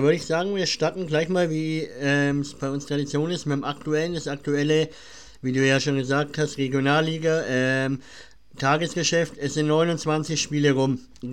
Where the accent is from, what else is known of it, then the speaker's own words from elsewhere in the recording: Bavaria, Germany; accent: Franconian; ich bin auch aus Franken. Das hört man vielleicht minimal am Dialekt.